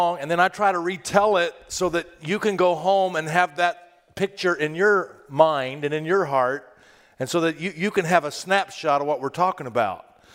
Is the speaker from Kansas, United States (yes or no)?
yes; Kansas, United States; I'm from Kansas. I just want to tell you, I never heard of firefalls until I came here and saw some of these pictures.